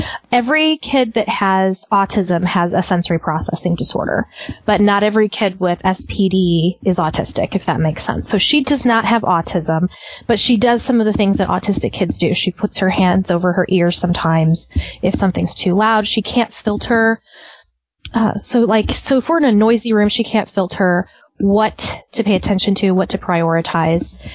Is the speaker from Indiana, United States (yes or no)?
yes; Indiana, United States; Okay, well, I grew up and currently still live in northern Indiana.